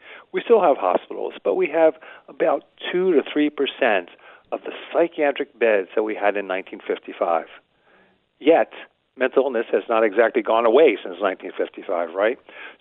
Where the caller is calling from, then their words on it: New York City, New York, United States; I'm calling from New York City, and we have a lot